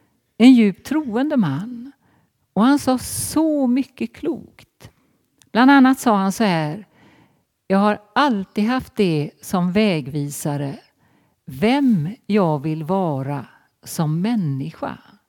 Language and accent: Swedish; Marstrand, Västra Götaland County, Sweden; ute i Marstrand, där jag kommer ifrån och där jag fortfarande är privilegierad nog att ha kvar mitt barndomshem